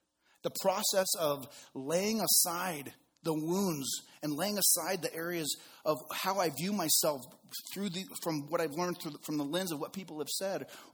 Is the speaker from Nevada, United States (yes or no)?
yes; Reno, Nevada, United States; I live in Reno as my hometown because in the 40s, it was one of the only places in the United States you could go and get a divorce in under 6 weeks or less.